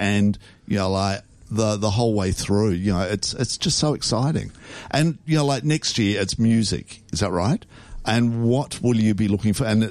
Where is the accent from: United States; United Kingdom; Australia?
Australia; Adelaide, South Australia; now in Melbourne, Australia; and I'm from Adelaide. Don't hold that against me, listeners.